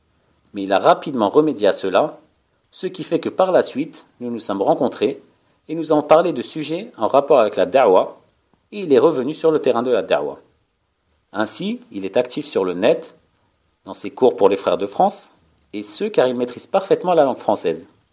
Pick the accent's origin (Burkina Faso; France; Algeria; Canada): Algeria; consistant à dire qu'il n'est pas connu chez nous en Algérie.